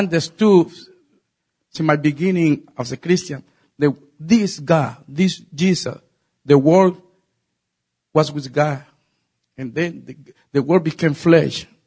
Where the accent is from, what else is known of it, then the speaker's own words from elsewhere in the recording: Colombia; English is a second language; moved away as an adult; Since I came from Colombia, you know, it put in my heart more